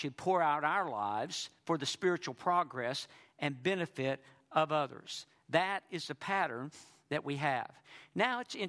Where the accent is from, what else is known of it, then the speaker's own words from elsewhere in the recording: Mount Pleasant, Texas, United States; I said, well, I'm from Mount Pleasant, Texas. He said, that's East Texas. Northeast Texas, isn't it? I said, yes, sir.